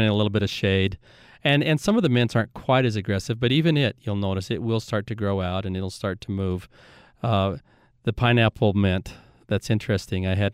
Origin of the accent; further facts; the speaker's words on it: Northwest, United States; You know, I grew up in the Northwest, and we grew mint as a crop